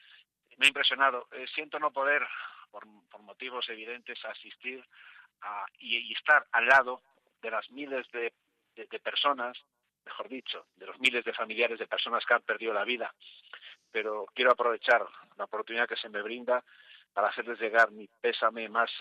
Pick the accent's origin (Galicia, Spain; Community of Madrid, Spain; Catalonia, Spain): Community of Madrid, Spain; nuestra obligación de ciudadanos ejemplares, que somos los madrileños, y quedándonos en casa